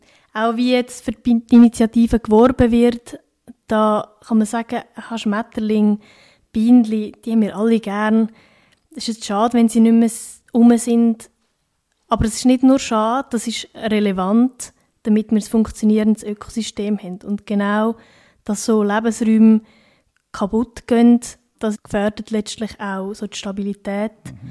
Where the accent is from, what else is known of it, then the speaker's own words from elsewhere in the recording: Goldau, Schwyz, Switzerland; Das war bei mir die wo ich herkomme, bei Goldau.